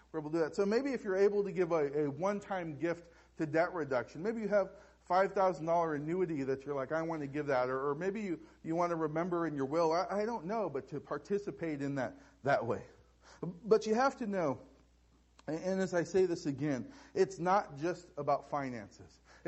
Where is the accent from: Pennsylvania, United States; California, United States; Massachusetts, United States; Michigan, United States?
California, United States; For those of you who lived in this area, and I grew up in Orange County, so I don't know, but I've heard the stories.